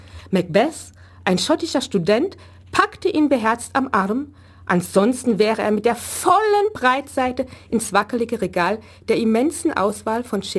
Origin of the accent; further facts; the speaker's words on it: Saarland, Germany; born there; now in Neu-Ulm, Germany; wurde ich 65 im Saarland geboren und lebe aber mittlerweile seit 1988 mit meiner Familie hier in Neu-Ulm.